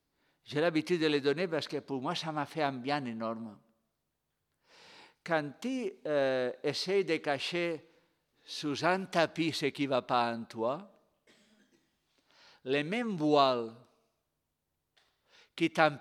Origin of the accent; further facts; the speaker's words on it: Spain; Mieux que moi, parce que je suis espagnol, non?